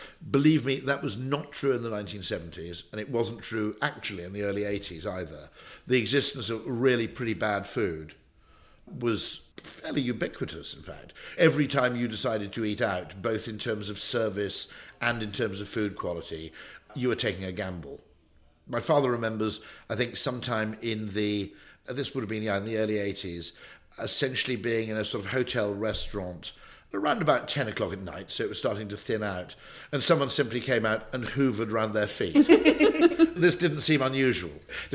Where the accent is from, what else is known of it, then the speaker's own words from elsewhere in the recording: Abergavenny, Wales, United Kingdom; I grew up in the Welsh borders, Abergavenny and places like Crickhowell, close to where I grew up